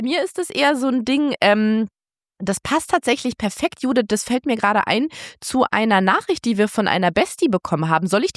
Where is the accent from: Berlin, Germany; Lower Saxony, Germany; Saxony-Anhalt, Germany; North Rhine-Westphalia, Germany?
Berlin, Germany; ich bin ja Berlinerin, die letzte ihrer Art, also in Berlin geboren und aufgewachsen.